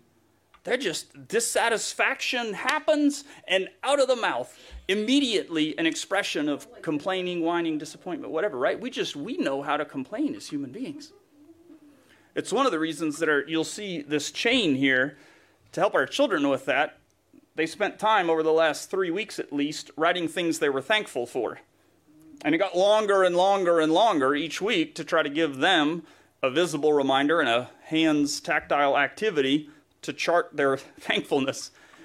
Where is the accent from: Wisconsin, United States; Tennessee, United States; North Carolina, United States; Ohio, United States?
Tennessee, United States; When I was a child growing up in Tennessee, my dad and I would watch this sport